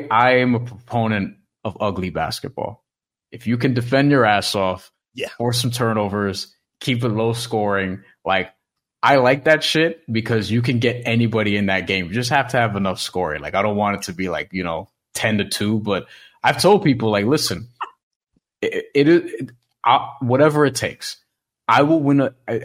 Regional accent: Queens, New York, United States; I'm from Queens.

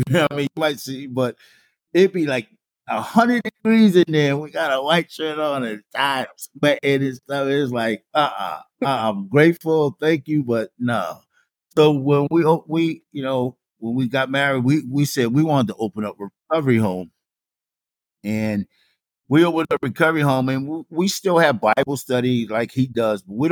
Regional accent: New Haven, Connecticut, United States; Normally, I would have went back and talked about growing up in New Haven and how this happened and how that happened

